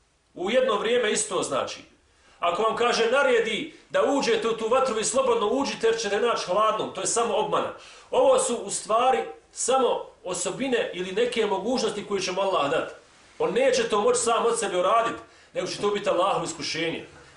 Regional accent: Bosnia & Herzegovina; kod nas u Bosni, nažalost, u Sandžaku, nažalost, znači svugdje tamo gdje žive

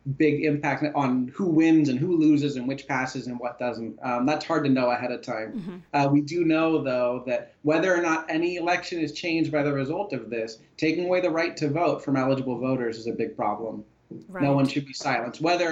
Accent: Oregon, United States; My home state of Oregon was the first to pass it a few years ago

